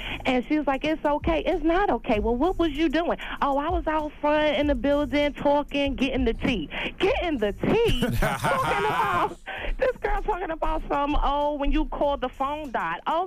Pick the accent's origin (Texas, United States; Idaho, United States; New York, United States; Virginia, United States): New York, United States; Brooklyn; now in Newark, United States; I'm from Brooklyn, but I live in Jersey now.